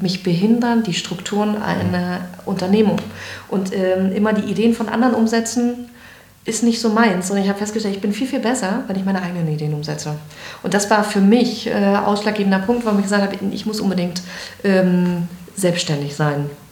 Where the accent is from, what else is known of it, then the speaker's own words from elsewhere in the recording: Greifswald, Mecklenburg-Vorpommern, Germany; born there; also born or lived in Stralsund / Frankfurt am Main / Berlin / Hamburg; Ich bin in Greifswald geboren, habe dann in Stralsund studiert und bin weggegangen. Mein erster Job war in Frankfurt am Main. Dann bin ich später nach Berlin und dann nochmal Hamburg. Also ich war so 11, 12 Jahre gar nicht hier vor Ort.